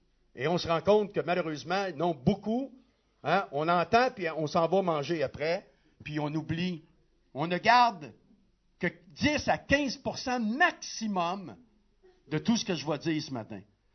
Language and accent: French; Quebec, Canada; Mon épouse et moi, nous venons du Québec, qui est situé au Canada.